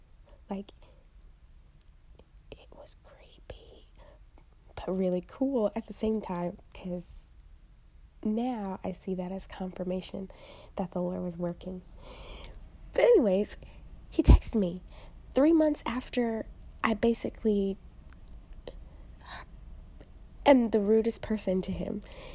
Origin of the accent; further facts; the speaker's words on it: Chicago, Illinois, United States; I am from Chicago